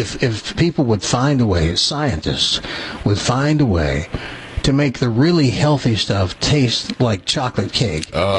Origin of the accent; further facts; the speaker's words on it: the South, United States; I heard it the whole time I grew up in the South.